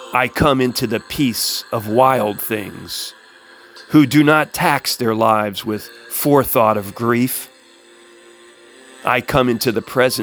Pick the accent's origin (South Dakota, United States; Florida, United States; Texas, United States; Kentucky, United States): Kentucky, United States; One of my old heroes from my home state.